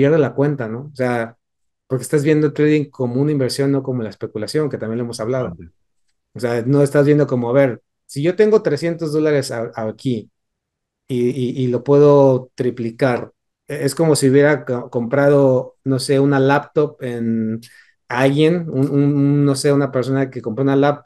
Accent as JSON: {"language": "Spanish", "region": "Mexico City", "country": "Mexico", "said": "yo conozco gente, y esto vengo de la Ciudad de México y he tenido conocidos y familiares"}